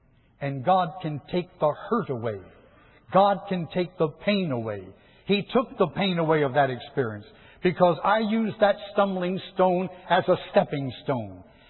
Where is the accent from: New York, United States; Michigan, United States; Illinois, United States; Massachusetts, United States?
Michigan, United States; Detroit; also born or lived in Florida; I was born and reared in Detroit, but lived in Florida for a while. I've lived in 7 states, so I'm all over the place.